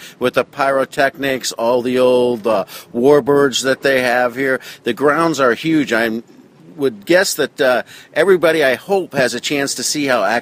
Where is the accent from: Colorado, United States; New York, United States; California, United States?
Colorado, United States; Dillon; I'm from Dillon, Colorado, which is kind of a strange place. Nobody hardly ever hears of it. It's about 70 miles west of Denver, up in the High Rockies.